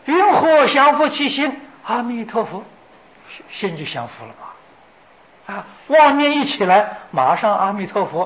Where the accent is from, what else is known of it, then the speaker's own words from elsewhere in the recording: China; 我们中国人念《金刚经》的人很多